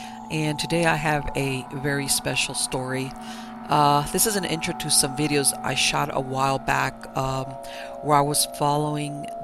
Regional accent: Florida, United States; And I grew up in South Florida, so I'm familiar with hurricanes, and I lived through Hurricane Andrew.

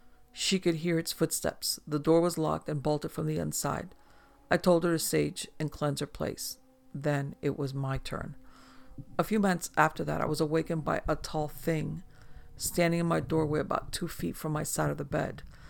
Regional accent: Memphis, Tennessee, United States; now in Atlanta, United States; I now live in Atlanta. I grew up on Fox Street in Memphis, Tennessee.

